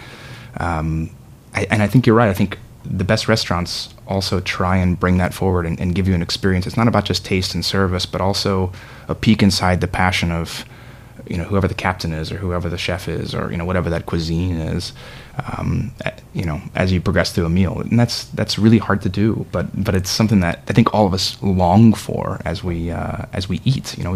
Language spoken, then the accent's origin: English; Kentucky, United States; I grew up in Kentucky. There's not a whole lot of peaches that are grown there.